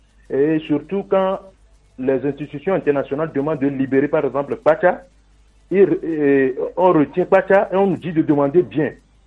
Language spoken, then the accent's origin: French; Togo; On est Togolais avant tout.